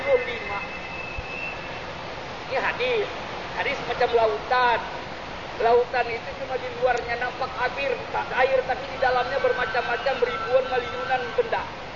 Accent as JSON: {"language": "Indonesian", "country": "Indonesia", "said": "Orang Cina, orang Malaysia ngatakan bank. Orang kami Indonesia ngatakan bank."}